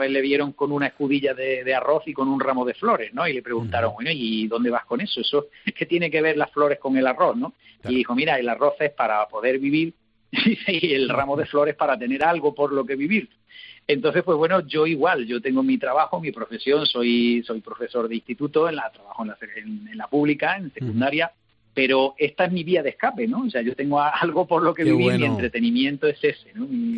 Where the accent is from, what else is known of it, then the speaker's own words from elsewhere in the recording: Spain; De forma como españoles